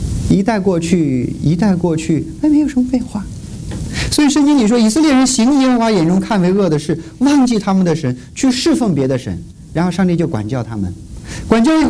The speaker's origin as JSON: {"language": "Chinese", "town": "Urumqi", "region": "Xinjiang", "country": "China", "tie": "born or raised there", "said": "你知道我们是新疆那边嘛，乌鲁木齐，所以冬天的话很冷的。"}